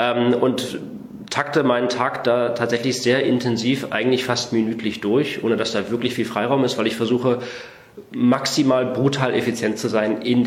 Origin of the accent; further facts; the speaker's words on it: Saxony-Anhalt, Germany; Ich bin im Osten aufgewachsen, in Sachsen-Anhalt. Erst auf einer Militärbasis von der NVA, weil mein Vater war bei der NVA, war Major, das heißt Offizier.